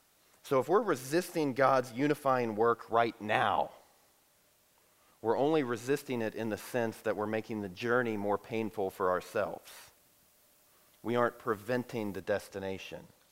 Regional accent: the South, United States; but you have to remember, I'm from the South

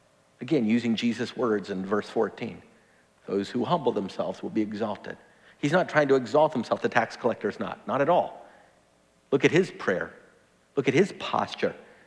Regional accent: the South, United States; I'm from the South, and so one of the best compliments you can ever give somebody is to say, boy, you were raised right.

